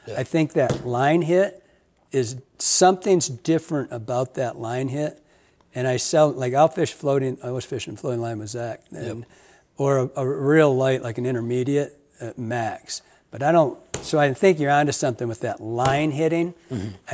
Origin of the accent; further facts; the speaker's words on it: Michigan, United States; because I'm from Michigan, and the Stack Blonde is tied on a keel hook, which was invented there, and in Traverse City